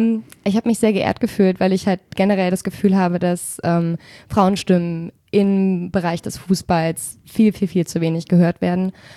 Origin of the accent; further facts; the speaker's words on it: Spandau, Berlin, Germany; Ich komme aus Spandau